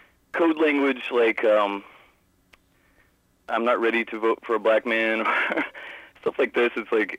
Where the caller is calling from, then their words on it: Columbus, Ohio, United States; Columbus, Ohio. Swing State.